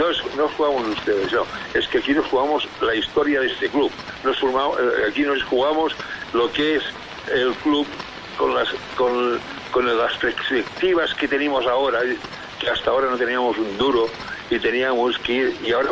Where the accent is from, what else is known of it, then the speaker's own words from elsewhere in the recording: Spain; somos los españoles